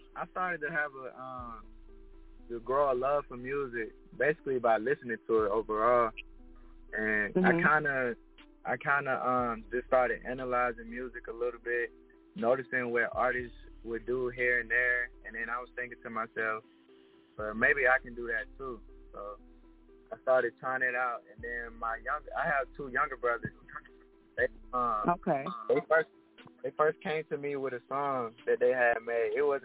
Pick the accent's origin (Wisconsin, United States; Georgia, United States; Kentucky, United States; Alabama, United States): Georgia, United States; Atlanta; I'm from Atlanta, Georgia, more specifically Zone 4 over by Kemerton Road.